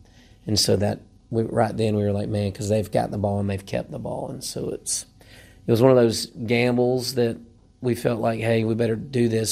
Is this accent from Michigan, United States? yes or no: no; Atlanta, Georgia, United States; Well, I grew up in South Atlanta and went to a public school and worked in public school for 15 years